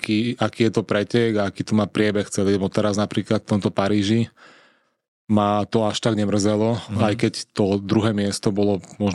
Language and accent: Slovak; Čunovo, Bratislava Region, Slovakia; vyrastal som v Čuňove, že vlastne celé leto sme sa tam kúpali medzi tréningami